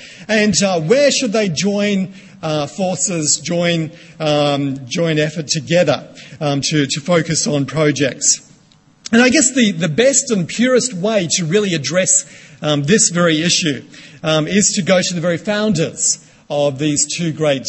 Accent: Tsuen Wan, Hong Kong; a Buddhist monastery in Hong Kong, just very close to the place where I grew up in Chun Wan.

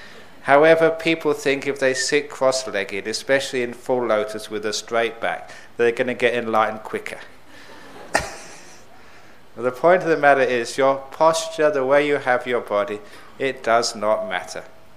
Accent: Perth, Western Australia, Australia; And in my hometown of Perth, that little book which we're giving out, The Basic Method of the Meditation, the green one there, that is in many doctors' surgeries throughout Perth.

